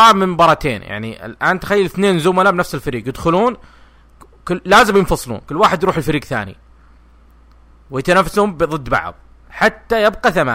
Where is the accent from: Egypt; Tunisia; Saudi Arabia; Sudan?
Saudi Arabia; السنة الهجرية الشمسية عندنا في السعودية تبدأ بسبتمبر